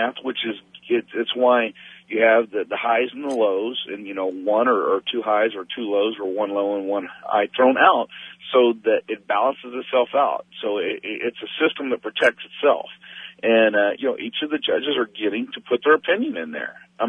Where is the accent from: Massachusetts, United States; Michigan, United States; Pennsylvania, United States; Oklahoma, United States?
Oklahoma, United States; You know, although I was raised in Oklahoma, I got back to Texas as fast as I could